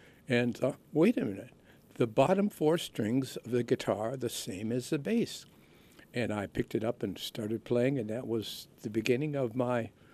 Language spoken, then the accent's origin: English; Chicago, Illinois, United States; born there; I was born in Chicago, yeah, Cook County Hospital, where the infant mortality rate was 50%.